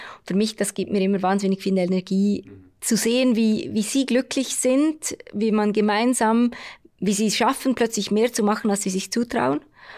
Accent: Switzerland; Ja, ich glaube eben als Schweizerin muss ich fast die Schweiz sagen.

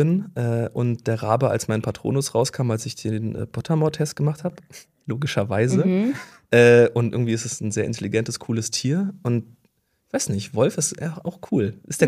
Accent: Bonn, North Rhine-Westphalia, Germany; born there; now in Berlin, Germany; Ich bin seit 25 Jahren in Berlin, aber ich bin eigentlich geboren in Bonn und ja, Tannbusch … wenn du zuguckst. Ich weiß, wie es ist, ich hatte auch die gleiche Vorwahl, aber auch Tscheche. Also irgendwie so ein bisschen Migrationshintergrund, aber auch sehr deutsch.

